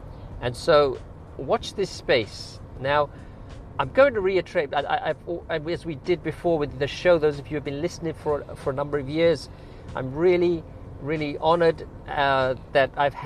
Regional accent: England, United Kingdom; moved away as an adult; now in United States; So I'm originally from England. Just a background for you. I'm originally from England. I moved to the United States about 14 years ago, and I became a citizen this year as well.

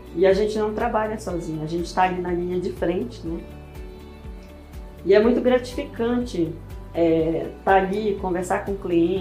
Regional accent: Monte Alegre, Pará, Brazil; now in Santarém, Brazil; sou montealegrense, pintacuia, vim de Monte Alegre para Santarém com 16 anos, né? Então tem quase mais de 30 anos aí. Morei aqui

